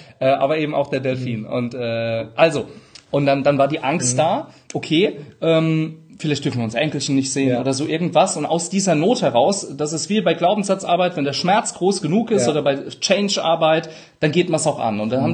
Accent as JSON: {"language": "German", "region": "Rhineland-Palatinate", "country": "Germany", "said": "Brechstange, ich bin Pfälzer, manchmal SCH statt CH."}